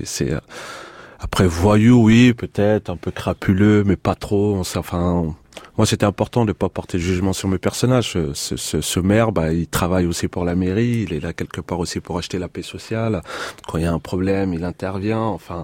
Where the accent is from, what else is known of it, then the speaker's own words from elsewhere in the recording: Montfermeil, Île-de-France, France; j'ai grandi à Montfermeil, mais c'est vrai que j'en garde des bons souvenirs